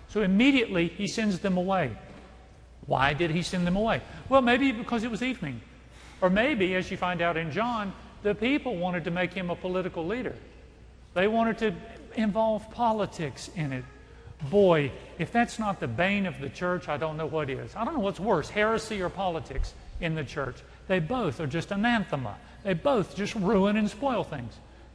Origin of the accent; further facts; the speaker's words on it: Reidsville, North Carolina, United States; we would be in Reidsville, my hometown, which is about 2 hours away.